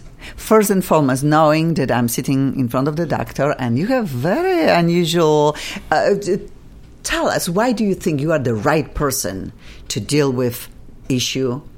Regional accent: Poland; Gosh, I am from Poland. I love it here too.

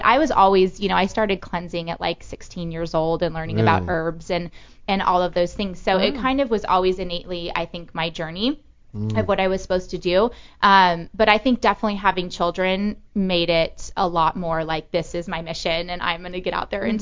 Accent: California, United States; I'm really not a transplant. Like, I am really from here. I grew up in the Valley. My husband grew up in the Valley. We went to high school here. I went to UCLA.

